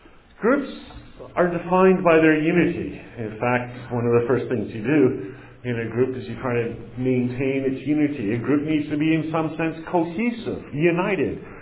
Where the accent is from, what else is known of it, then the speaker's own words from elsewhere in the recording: Metcalf, Ontario, Canada; I grew up in Metcalf, Ontario, small farm town, South Ottawa, population 500.